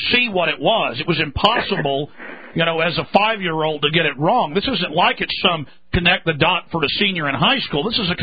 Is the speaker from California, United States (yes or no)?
no; Texas, United States; I'm from Texas, folks.